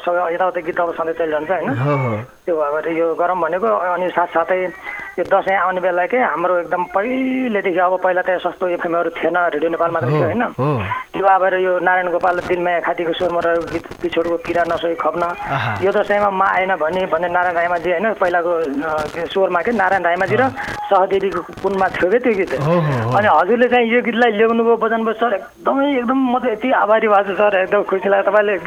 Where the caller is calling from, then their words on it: Kohalpur, Lumbini Province, Nepal; म त कोहलपुर बाँकेदेखि